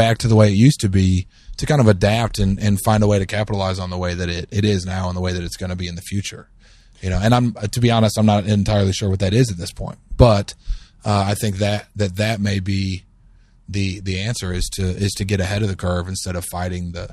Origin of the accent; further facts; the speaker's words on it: Michigan, United States; Mostly in Michigan.